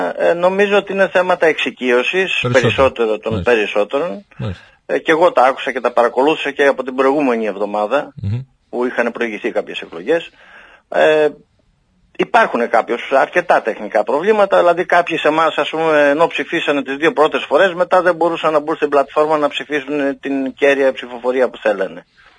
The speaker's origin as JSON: {"language": "Greek", "town": "Patras", "region": "Western Greece", "country": "Greece", "said": "εγώ είμαι από την Πάτρα"}